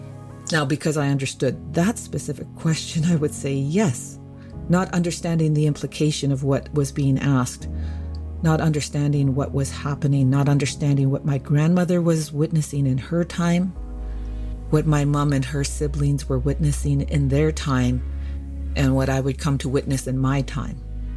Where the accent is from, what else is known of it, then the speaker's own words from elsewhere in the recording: Yukon, Canada; one of the 14 First Nations in the Yukon, 11 of which are self-governing. I was born and raised on Da Kayi, our ancestral lands, blessed with a big family, steeped in language and culture.